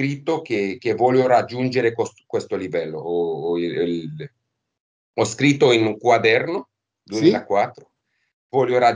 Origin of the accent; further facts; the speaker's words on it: Romania; Italian is a second language; La lingua italiana è una lingua latina, la lingua romena, perché io sono romeno, è una lingua latina.